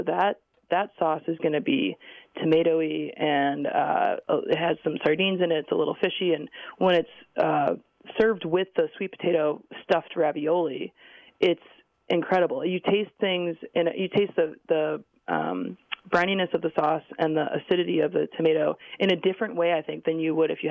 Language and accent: English; New England, United States; I grew up in New England, and which is not the home of the sweet potato, but it certainly is the home of wonderful seafood